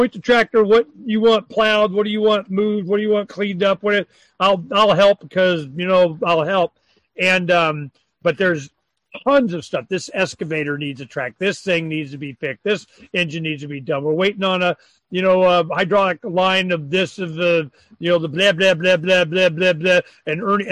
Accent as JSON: {"language": "English", "region": "Arizona", "country": "United States", "said": "I would hate that because I'm from Arizona, and every freaking nut and bolt is rusted to something."}